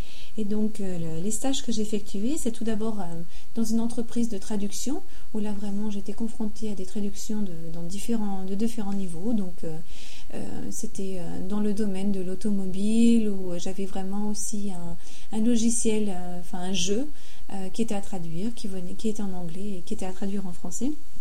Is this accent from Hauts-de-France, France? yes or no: yes; Hauts-de-France, France; moved away as an adult; now in Erfurt, Germany; je suis française, je viens du Pas-de-Calais à l'origine, donc de la région nord de la France, et je vis depuis 8 ans à Erfurt en Allemagne, en Thuringe